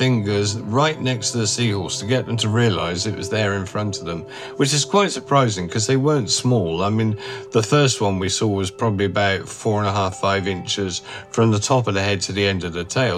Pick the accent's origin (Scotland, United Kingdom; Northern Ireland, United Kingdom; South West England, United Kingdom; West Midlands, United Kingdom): South West England, United Kingdom; also born or lived in Malta; I was born and brought up in Devon in England, but I also spent 10 years of my young days in Malta in the Mediterranean